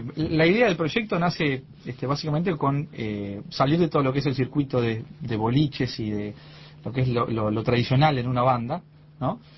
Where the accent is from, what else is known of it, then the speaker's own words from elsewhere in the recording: San José, Uruguay; now in Montevideo, Uruguay; cuando nos mudamos para Montevideo, que éramos de San José, nosotros, algunos de nosotros somos de San José